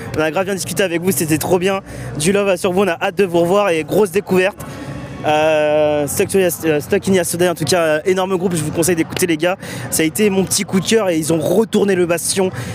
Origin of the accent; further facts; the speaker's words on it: Brest, Brittany, France; C'est chez nous, hein, on vient de Brest, donc.